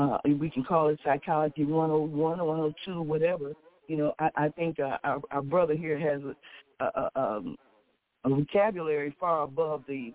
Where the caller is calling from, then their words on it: Chicago, Illinois, United States; here in Chicago, Illinois.